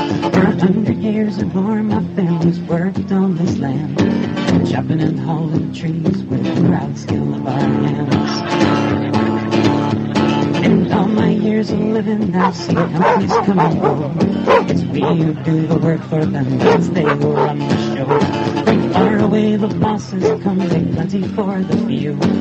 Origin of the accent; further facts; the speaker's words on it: Maine, United States; So, I come from Maine, and I'm going to sing a song about Maine right now. It's called